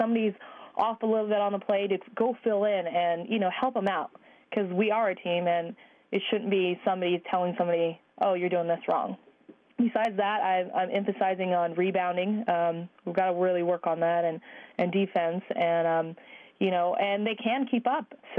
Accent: Kodiak, Alaska, United States; I grew up in Kodiak, Alaska.

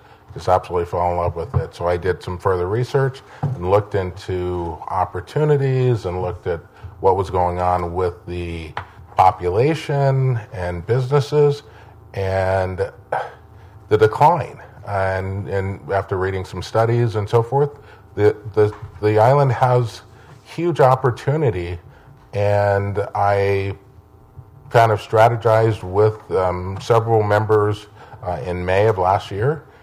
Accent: California, United States; I'm from Southern California, California, and Orange County, California

